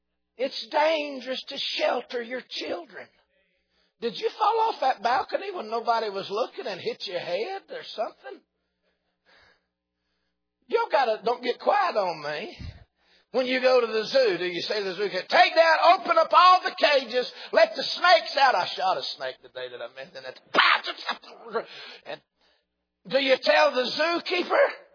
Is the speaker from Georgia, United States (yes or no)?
yes; Georgia, United States; also born or lived in Missouri; My daddy was a pastor in the state of Missouri. We're from North Georgia, but he was in Missouri pastoring.